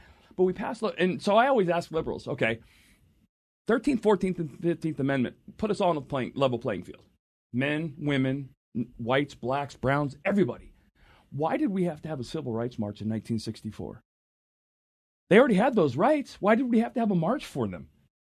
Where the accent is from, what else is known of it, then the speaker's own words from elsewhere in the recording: Paradise Valley, Arizona, United States; also born or lived in Alaska; I grew up here in Arizona.